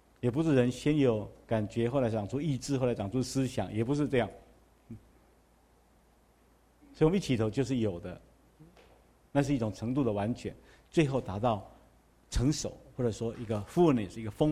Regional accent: Taiwan; 我们台湾人有时候很好笑，就是这样，孩子常常生病啊，就到去给神明，到庙里面要给神明做儿子。

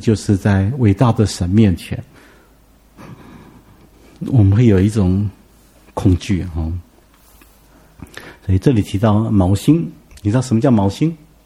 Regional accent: Taipei, Taiwan; 我们台北人对这个不太有概念

